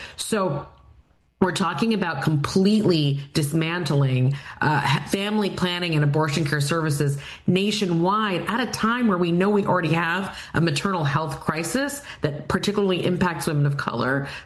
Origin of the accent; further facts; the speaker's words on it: Texas, United States; like we're seeing in Georgia and in my home state of Texas.